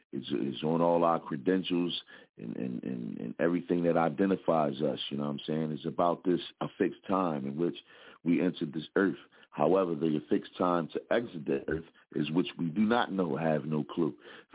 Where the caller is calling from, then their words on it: Philadelphia, Pennsylvania, United States; one half of the Booze Brothers from the Broad Street Bully side of Philadelphia.